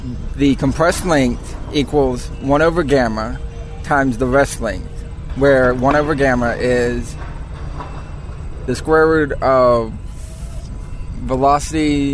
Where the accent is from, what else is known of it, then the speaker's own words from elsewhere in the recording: McDonough, Georgia, United States; McDonough.